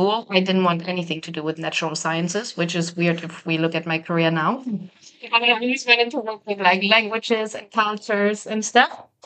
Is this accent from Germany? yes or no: yes; Germany; I am from Germany.